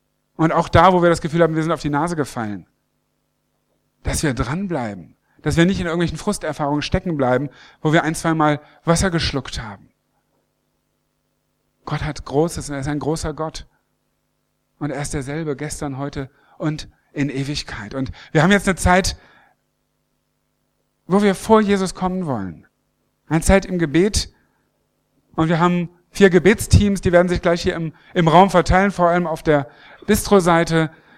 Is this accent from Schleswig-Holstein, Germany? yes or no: no; Lower Saxony, Germany; ich komme aus der Nähe von Hannover, vom Steinhuder Meer.